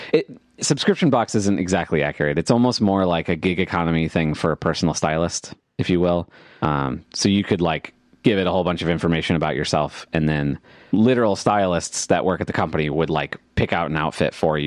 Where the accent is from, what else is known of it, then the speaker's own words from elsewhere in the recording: St. Louis, Missouri, United States; And I always have to say, like, I'm from the States, and they get excited, and they're like, oh, like L.A.? And it's like, no. Oh, like New York? No. And then it's like, I always say St. Louis and Missouri